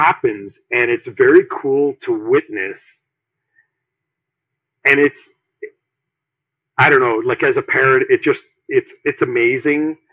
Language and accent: English; Ontario, Canada; accent: Canadian; Unstoppable headquarters is just outside of Toronto, Canada.